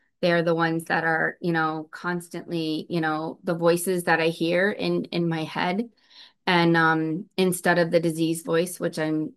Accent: Illinois, United States; I'm from Illinois, so and I have relationships with people all around the United States because of this program

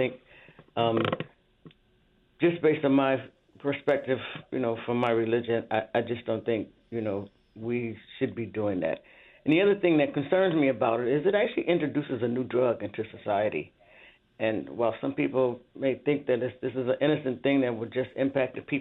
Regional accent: Buffalo, New York, United States; And we're both from Buffalo, and we both are major Buffalo Bills fans.

